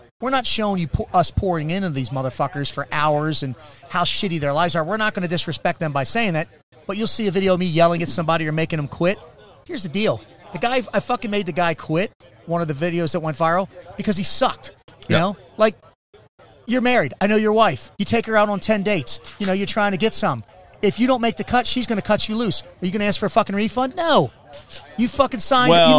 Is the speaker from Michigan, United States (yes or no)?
no; Texas, United States; Spring, Texas. We're in Houston, Texas. Yeah. We're American as you can get.